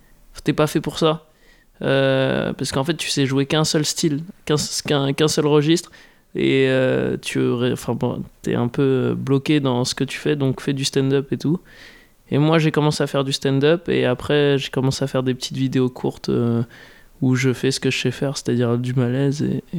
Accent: Toulouse, Occitanie, France; mes amis toulousains, parce que moi je suis de Toulouse à la base

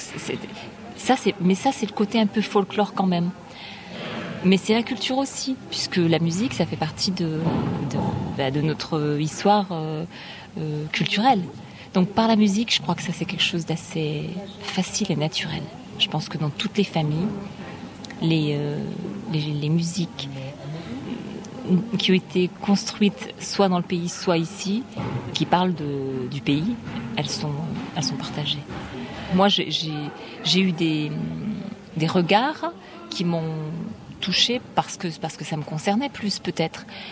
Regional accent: France; born there; Je suis née en France, je suis d'origine maghrébine

